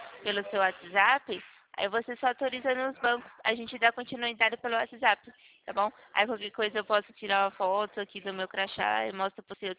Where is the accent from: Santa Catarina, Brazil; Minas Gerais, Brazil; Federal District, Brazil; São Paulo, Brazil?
São Paulo, Brazil; Limeira; Eu sou daqui de Limeira, São Paulo.